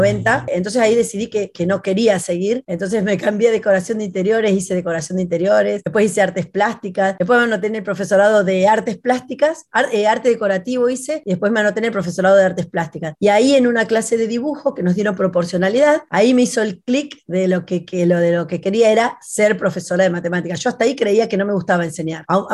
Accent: 25 de Mayo, Buenos Aires Province, Argentina; born there; Y yo no nací en La Plata, nací en 25 de Mayo, que es una ciudad que queda en el interior de la provincia de Buenos Aires

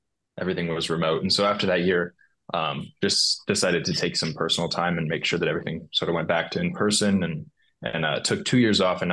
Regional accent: Phoenix, Arizona, United States; now in Cambridge, United States; Phoenix. I'm from Phoenix, Arizona.

